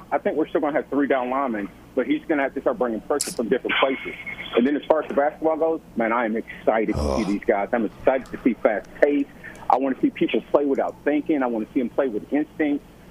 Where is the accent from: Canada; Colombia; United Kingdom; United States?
United States; Indiana; because he's from Indiana, I'm from Indiana, so I got to take up on him.